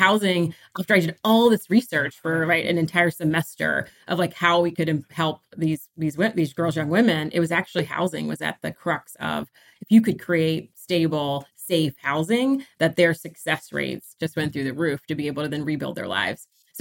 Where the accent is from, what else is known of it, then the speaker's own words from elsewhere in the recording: Virginia, United States; I'm a Virginia girl, so born and raised in Virginia. And then I moved to Pennsylvania and did my master's in Pennsylvania.